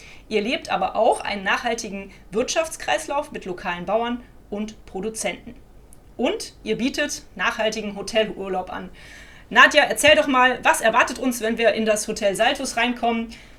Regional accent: Cologne, North Rhine-Westphalia, Germany; was mich als Kölner natürlich eh immer extrem beeindruckt.

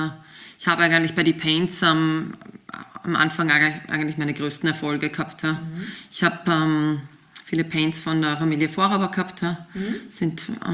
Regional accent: Austria; bei uns in Österreich

